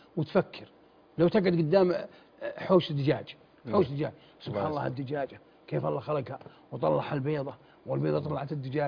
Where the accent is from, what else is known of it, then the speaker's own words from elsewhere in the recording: Mecca, Makkah Province, Saudi Arabia; أنا شيخ ولد مكة وتربية مكة